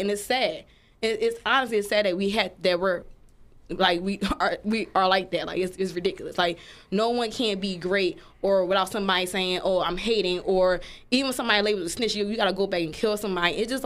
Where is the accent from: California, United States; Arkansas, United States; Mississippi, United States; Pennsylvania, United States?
Pennsylvania, United States; Philadelphia; because everybody know I'm from Philly, I'm from the hood